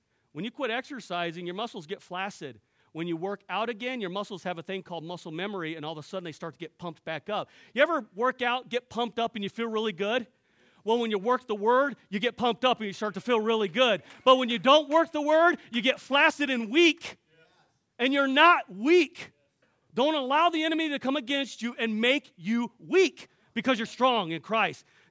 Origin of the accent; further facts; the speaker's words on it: California, United States; I'm from California, so sometimes I throw slang out there and mix words up, but it's all good.